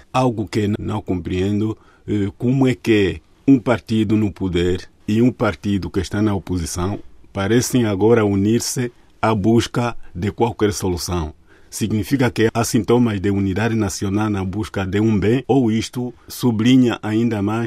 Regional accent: Angola; eu sou angolano, naturalmente, sigo com interesse a Guiné-Bissau.

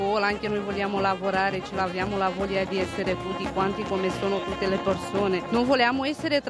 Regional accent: Romania; Italian is a second language; now in Milan, Italy

